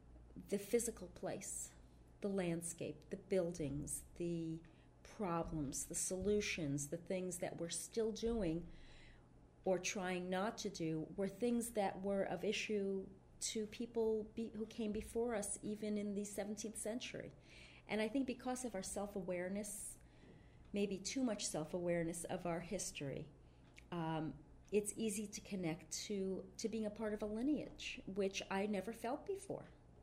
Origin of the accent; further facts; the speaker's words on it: New Jersey, United States; now in Concord, United States; which I never felt growing up in New Jersey, even though I lived in only two cities in New Jersey, or a city and a town.